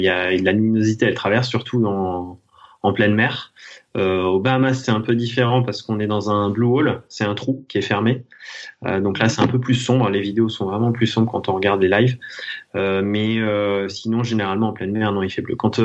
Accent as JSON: {"language": "French", "town": "Thonon-les-Bains", "region": "Auvergne-Rhône-Alpes", "country": "France", "tie": "born or raised there", "said": "ma spécificité, c'est que j'ai évolué entre lac et montagne. En fait, je suis né à Thonon-les-Bains au bord du lac Léman et j'évolue en Haute-Savoie."}